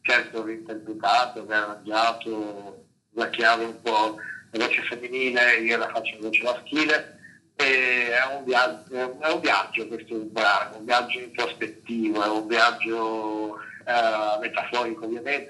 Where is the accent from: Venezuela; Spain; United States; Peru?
Venezuela; Italian is a second language; sono un venezuelano quasi 42enne, pieno di adozione.